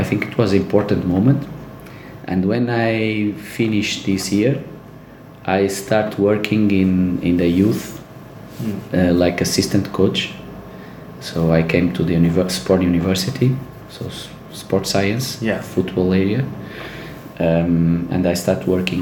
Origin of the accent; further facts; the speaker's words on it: Matosinhos, Porto District, Portugal; English is a second language; When I was born in Matosinhos, which is just in Porto. So my city is Porto.